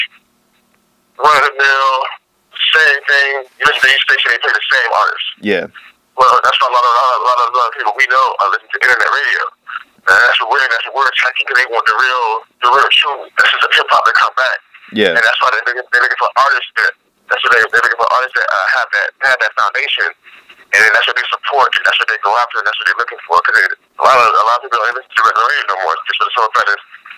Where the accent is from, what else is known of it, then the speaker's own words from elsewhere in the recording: Virginia, United States; also born or lived in Germany; Yeah, I was born in Germany, but I've lived here the majority of my life. So, like I say, I'm from Virginia.